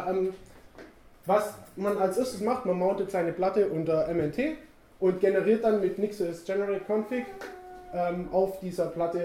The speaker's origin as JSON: {"language": "German", "town": "Furtwangen", "region": "Baden-Württemberg", "country": "Germany", "said": "ich komme aus Furtwangen, ich studiere da gerade im siebten Semester"}